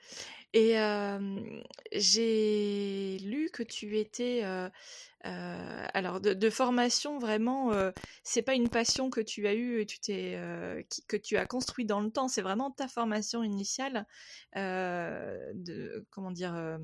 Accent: Grenoble, Auvergne-Rhône-Alpes, France; parce que moi je suis grenobloise

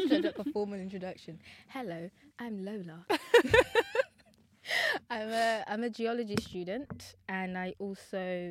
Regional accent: Nigeria; Like, I was born and raised in Nigeria.

